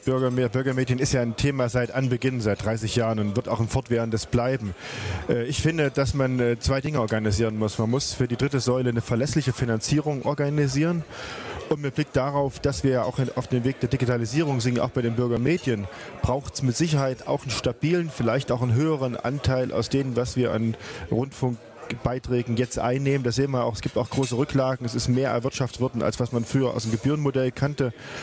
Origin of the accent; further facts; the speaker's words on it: Apolda, Thuringia, Germany; Ich komme aus Apolda.